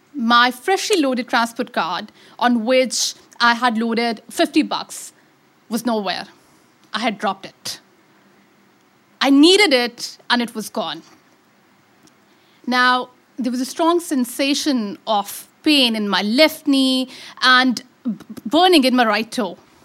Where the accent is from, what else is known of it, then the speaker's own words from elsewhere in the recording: Pakistan; I am from Pakistan, as you've already unkindly mentioned.